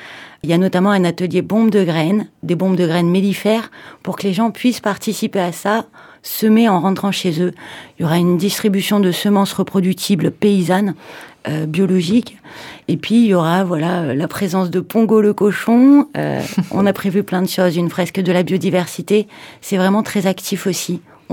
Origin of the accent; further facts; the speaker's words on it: Nouvelle-Aquitaine, France; je viens de Dordogne.